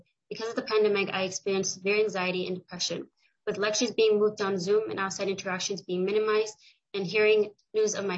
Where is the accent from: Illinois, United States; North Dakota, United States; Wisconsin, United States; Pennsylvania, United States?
North Dakota, United States; Fargo; now in Minnesota, United States; I was raised in Fargo, North Dakota and moved to Minnesota in 2009.